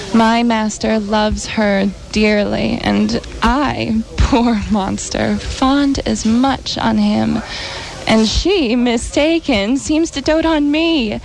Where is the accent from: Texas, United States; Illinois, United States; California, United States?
Texas, United States; El Paso; No, I'm from El Paso, Texas.